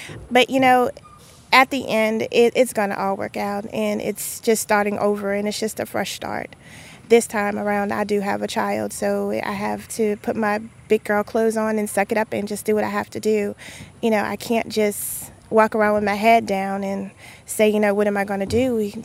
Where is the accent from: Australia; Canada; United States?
United States; New Orleans, Louisiana; New Orleans will always be my home. That's where I'm from. That's where I was raised. But I didn't want to go back.